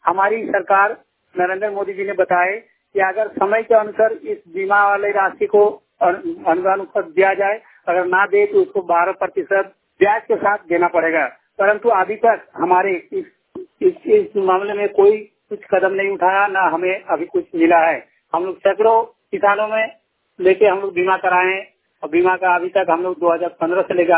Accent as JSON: {"language": "Hindi", "town": "Paturiya", "region": "Jharkhand", "country": "India", "said": "जिला बोकारो, जेरेडी प्रखंड, वैशाला पंचायत पतुरिया का निवासी हूँ।"}